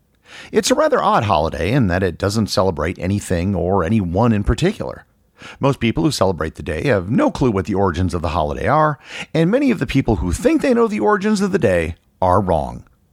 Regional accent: United States; Growing up as an American, Boxing Day just wasn't a thing.

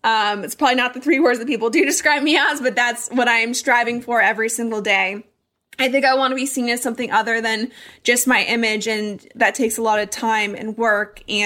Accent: Colorado, United States; But I'm actually going to be moving to Denver, Colorado, which I am also excited about because I grew up in Colorado. That's home for me.

